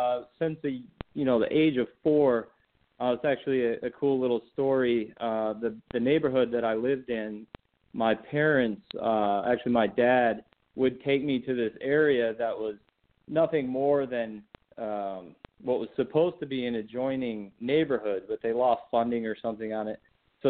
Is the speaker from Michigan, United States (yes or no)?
yes; Michigan, United States; I grew up in Michigan, which has a huge population of herps, a lot of snakes, a lot of amphibians